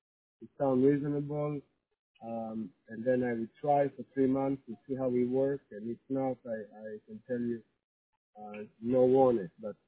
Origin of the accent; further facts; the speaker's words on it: Israel; English is a second language; I need to tell you, I'm not American. You can hear my accent. I'm actually Israeli. So I'm not raised on all this.